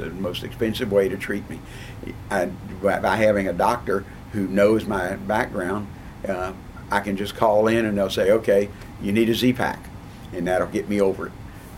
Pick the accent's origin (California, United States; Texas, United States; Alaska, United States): Texas, United States; Houston; I grew up in Houston, was born here.